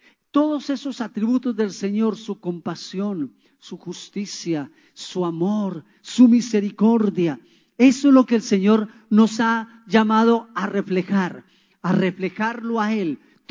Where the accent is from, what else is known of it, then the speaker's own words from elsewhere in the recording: Pereira, Risaralda, Colombia; now in Cali, Colombia; que yo soy de Pereira, pero vivo en Cali hace 37 años, moldeado por caleños, así que hay una mezcla linda allí.